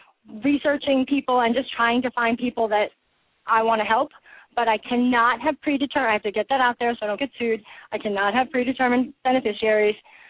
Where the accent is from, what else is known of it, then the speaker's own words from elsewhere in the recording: New York, United States; as a New Yorker coming here and being like, wow, dude, I'm in Seattle right now